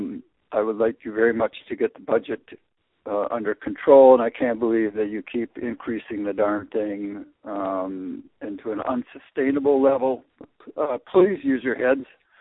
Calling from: Helena Cove, Alaska, United States; I'm calling from Helena Cove, Alaska, a 51-year resident.

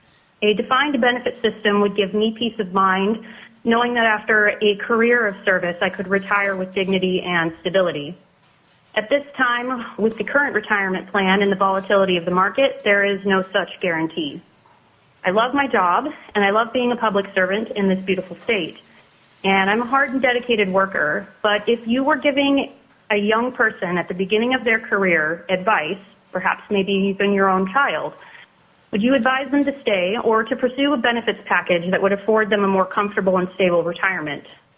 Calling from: Wasilla, Alaska, United States; I'm calling today from Wasilla, Alaska. And I'm here today representing myself as a lifetime Alaskan

